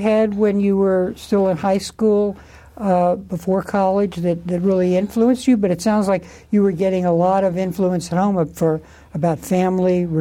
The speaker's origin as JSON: {"language": "English", "region": "Texas", "country": "United States", "said": "And, like Texas, where I'm from."}